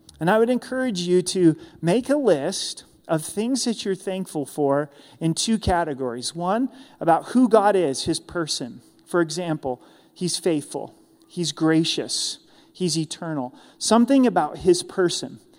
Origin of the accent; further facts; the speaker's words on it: Grants Pass, Oregon, United States; It was a basketball game at the Boys and Girls Club, where I grew up in Grants Pass, Oregon